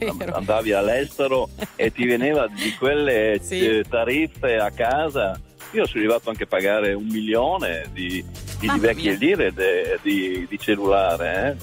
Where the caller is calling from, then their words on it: Pordenone, Friuli-Venezia Giulia, Italy; Sono qua, sono di Pordenone, sono qua sulla 28.